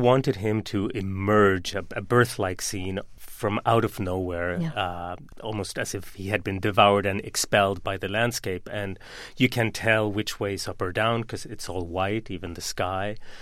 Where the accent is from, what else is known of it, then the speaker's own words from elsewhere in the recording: Sweden; also born or lived in Argentina / London; I grew up in Sweden